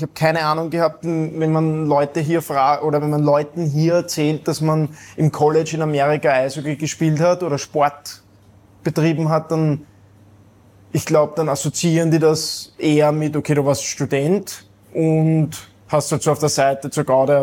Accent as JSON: {"language": "German", "country": "Austria", "tie": "born or raised there", "lives_now": "Indiana, United States", "said": "Ich bin in Österreich aufgewachsen, dort ist ein wunderschönes Land."}